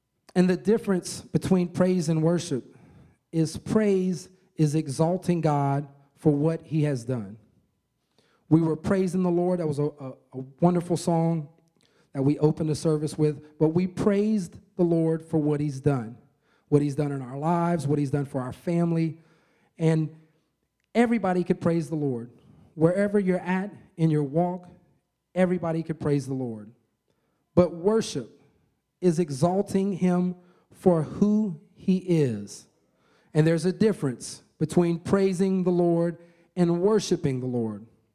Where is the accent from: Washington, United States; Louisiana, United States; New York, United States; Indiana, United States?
Louisiana, United States; I'm from Louisiana.